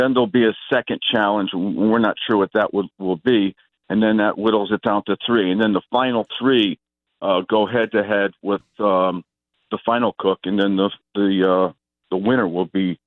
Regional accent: Northeast, United States; I'm from the Northeast. Okay, I live on practically on the coast.

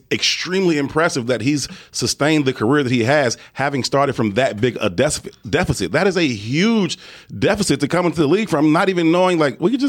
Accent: Chicago, Illinois, United States; Yeah, because I'm still a Chicagoan and I'm born and raised on the South Side, so I can rock a Sox hat.

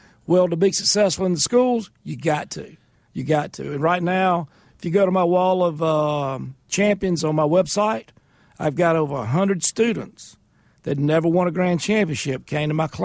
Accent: the South, United States; I know proper grammar, but I wasn't raised speaking proper grammar. I'm from the South.

